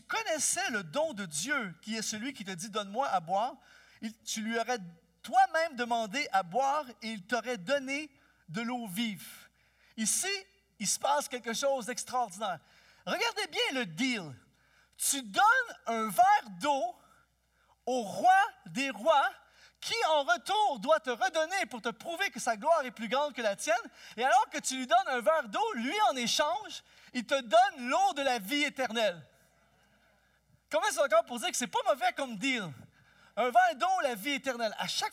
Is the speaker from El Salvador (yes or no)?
yes; El Salvador; Moi, je viens du Salvador.